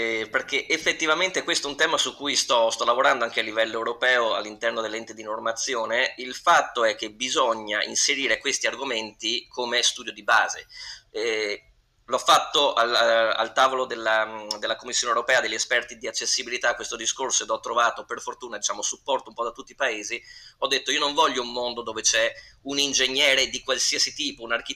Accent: Venice, Veneto, Italy; perché io sono veneziano

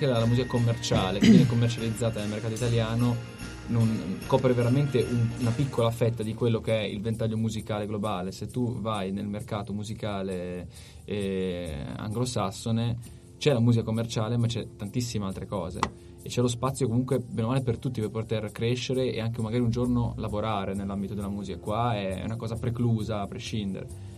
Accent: Liguria, Italy; siamo liguri, siamo italiani, non viviamo di musica

